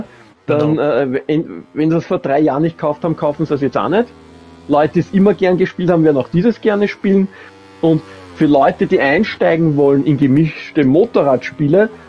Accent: Austria; Stört mich als Österreicher nicht, ja.

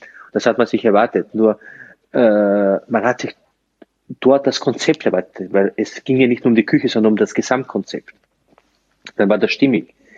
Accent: Burgenland, Austria; was mache ich als Burgenländer dabei?

